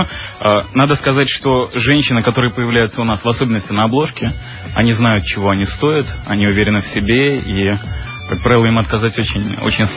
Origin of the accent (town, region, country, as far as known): Angola; born or raised there